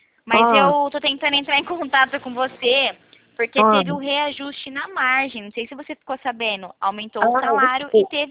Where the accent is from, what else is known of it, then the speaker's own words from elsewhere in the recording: São Paulo, Brazil; Sou de São Paulo, sim.